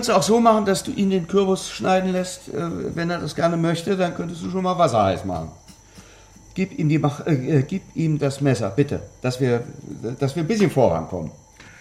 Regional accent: North Rhine-Westphalia, Germany; Ja, mein Vater war Frontenmaler in einer Möbelbude in Ostwestfalen. Ich komme aus der Welthauptstadt der Küchen.

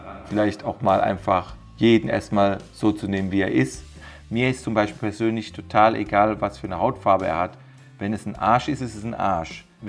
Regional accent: Mannheim, Baden-Württemberg, Germany; accent: Kurpfälzisch; Und dann wirst du natürlich aggressiv als Mannheimer, weil das ist kurpfälzisch.

